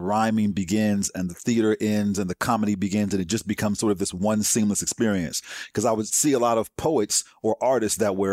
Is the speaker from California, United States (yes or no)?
yes; Berkeley, California, United States; also born or lived in Washington, D.C.; now in Los Angeles, United States; I'm originally from the Bay Area.